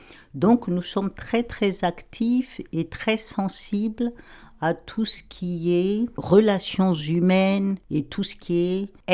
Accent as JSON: {"language": "French", "country": "Madagascar", "tie": "born or raised there", "said": "comme je suis originaire de Madagascar"}